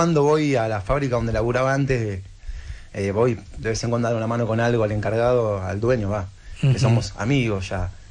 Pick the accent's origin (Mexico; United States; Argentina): Argentina; Berisso, Buenos Aires Province; Somos de Berisso, estamos muy cerca del río, estamos muy conectados con todo lo que es lo que son los humedales y toda la parte verde de la ciudad, que es una ciudad chiquita, básicamente como un pueblo, le decimos nosotros a Berisso, es muy chico y lo tiene de natural, tiene mucho río.